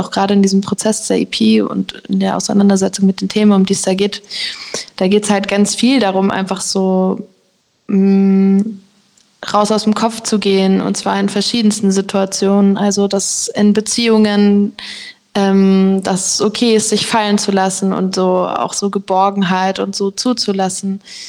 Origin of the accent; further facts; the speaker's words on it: Munich, Bavaria, Germany; Ich durfte … auf dem Tollwood in München, auch in meiner Heimatstadt, supporten.